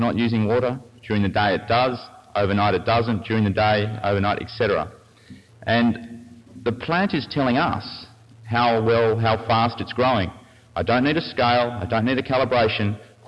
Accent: Australia; if you couldn't pick by the accent, I'm from Australia.

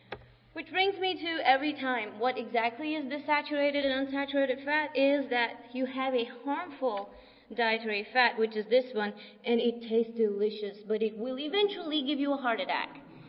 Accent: India; And I come from India, where, you know, when I grew up, we actually ate potato chips.

